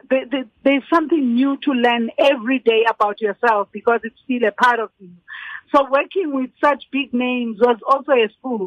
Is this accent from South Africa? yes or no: yes; South Africa; Because as South African children, we were so lucky. When I was growing up, the world was looking at us, you know, going through whatever we were going through because of apartheid